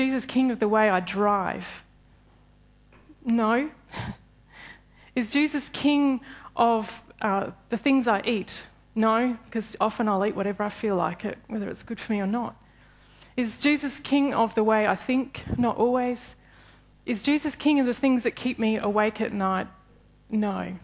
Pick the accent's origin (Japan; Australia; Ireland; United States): Australia; And thinking about who we are as Australian people, and I think that the concept of a king is offensive to us.